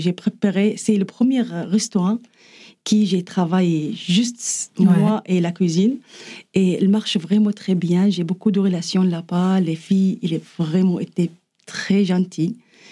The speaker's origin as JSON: {"language": "French", "country": "Syria", "also_born_or_lived": "Oman", "second_language": "French", "moved": "yes", "said": "j'ai quitté la Syrie... Je pense 2 fois ou 3 fois, parce que je suis une femme syrienne, de l'origine syrienne."}